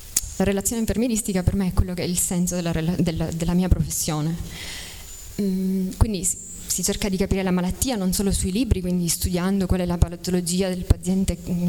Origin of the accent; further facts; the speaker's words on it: Ragusa, Sicily, Italy; now in Milan, Italy; ho studiato all'università di Catania. Sono laureata nel... mi sono iscritta all'IPASVI di Ragusa, che è da dove vengo io. Dopodiché ho trovato il mio primo lavoro a Milano